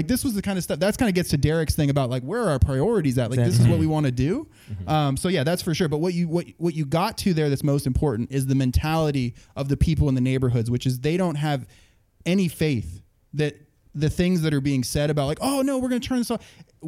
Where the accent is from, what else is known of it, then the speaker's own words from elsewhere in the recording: Guerneville, California, United States; Guerneville, California.